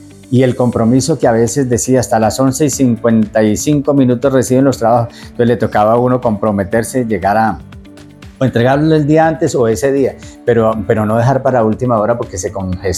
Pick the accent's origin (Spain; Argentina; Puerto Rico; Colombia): Colombia; Bogotá; born there; La conocí cuando se llamaba Unisur en Bogotá, en mi ciudad natal